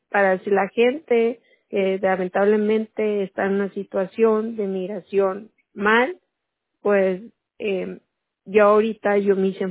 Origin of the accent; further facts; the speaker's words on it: Mexico; sabiendo que yo soy mexicana